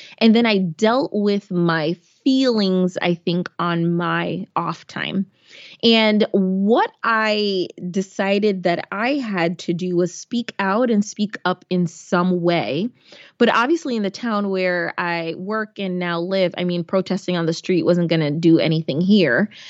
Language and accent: English; New York, United States; I grew up right outside the Bronx.